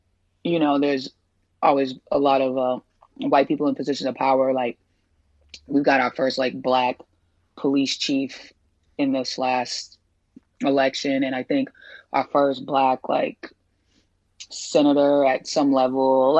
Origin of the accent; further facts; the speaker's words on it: Boston, Massachusetts, United States; now in New York, United States; Yeah, I'm from Boston.